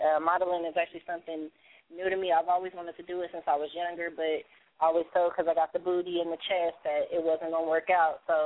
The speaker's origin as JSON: {"language": "English", "town": "Chicago", "region": "Illinois", "country": "United States", "tie": "born or raised there", "also_born_or_lived": "Lancaster / Oklahoma / Oregon", "said": "But I was born out here in Lancaster, and then I moved out to Chicago, so I was raised out there."}